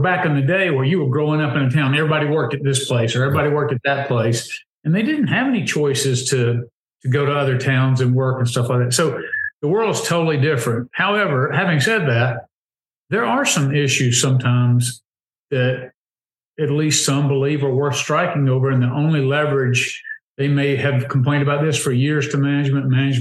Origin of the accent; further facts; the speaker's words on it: Southeast, United States; we're from the Southeast, and we don't have a lot of unions and stuff like that. Most of us live in right to work states.